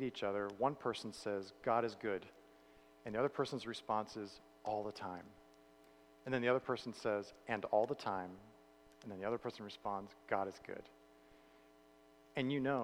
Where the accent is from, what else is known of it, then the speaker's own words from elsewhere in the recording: Florida, United States; So I'm originally from Central Florida, and there's a huge church there called First Baptist Church of Orlando.